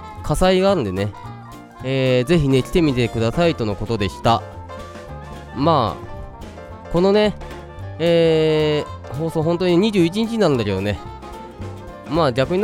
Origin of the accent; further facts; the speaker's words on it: Okayama, Japan; 僕がね岡山出身ということはね、まあよくご存知とは思うんですけれども、僕もね岡山県岡山市をね愛してるんでね、ずっと育ってきたところなので